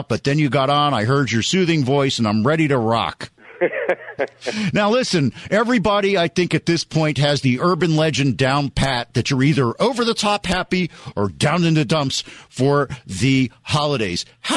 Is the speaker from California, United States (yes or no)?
no; Miami, Florida, United States; I remember I lived away from Miami. I grew up in Miami. Most of my friends were in Miami.